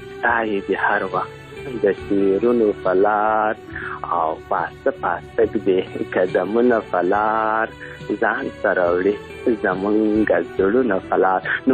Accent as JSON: {"language": "Pashto", "region": "Ghazni", "country": "Afghanistan", "lives_now": "Helmand, Afghanistan", "said": "مونږ د هلمند نه یو، مونږ د غزنی یو، او دلته هلمند ته راغلي یو، یو څو کوره یو."}